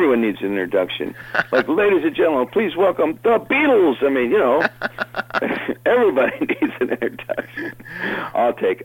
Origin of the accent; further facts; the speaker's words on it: United States; and here I'm an American guy, and we're at war